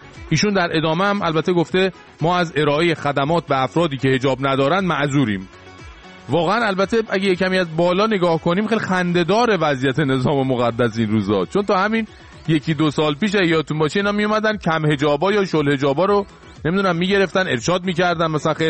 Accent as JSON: {"language": "Persian", "country": "Iran", "said": "حالا به عنوان یه ایرانی وقتی به همسایه غربی نگاه میکنی"}